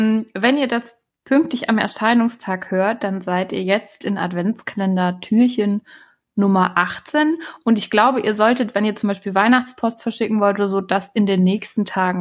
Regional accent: Bavaria, Germany; dann bin ich schon in Bayern und bin bei meiner Family

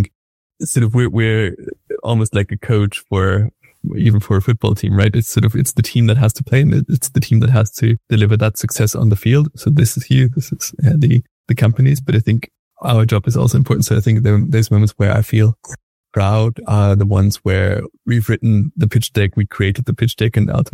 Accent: Germany; English is a second language; now in Sweden; I'm located in southern Sweden, although, as you might hear from my accent, I'm originally German.

